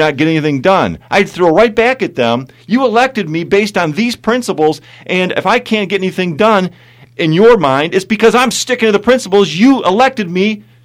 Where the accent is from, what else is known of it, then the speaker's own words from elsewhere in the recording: United States; I'm an American. I speak English.